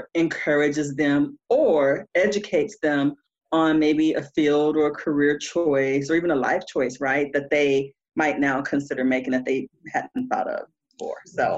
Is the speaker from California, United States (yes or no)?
yes; Compton, California, United States; I grew up in Compton. I went to Grambling.